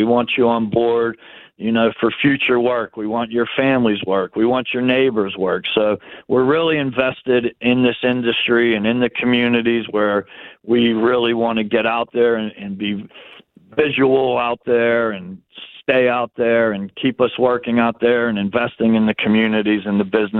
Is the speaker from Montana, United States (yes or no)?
no; Greenfield, Pennsylvania, United States; that we were very competitive growing up in Greenfield, you know, playing sports and just the way we were raised.